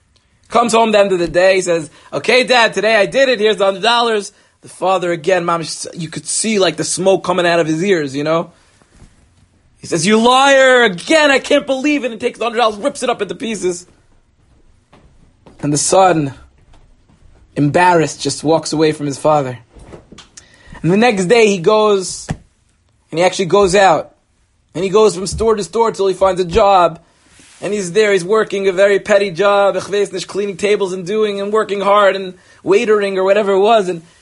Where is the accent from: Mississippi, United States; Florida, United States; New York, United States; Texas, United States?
New York, United States; Five Towns; And, listen, I grew up in the Five Towns, so I'm allowed to knock on it a little bit. I know what it is. I don't just teach here and get close to you here. I grew up here myself.